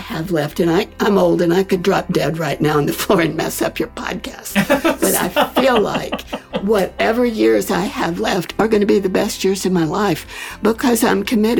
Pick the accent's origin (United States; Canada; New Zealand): United States; Austin, Texas; moved away as an adult; also born or lived in Houston; now in Brooklyn, United States; But grew up in Austin, moved as a 20-something to Houston, lived there way long.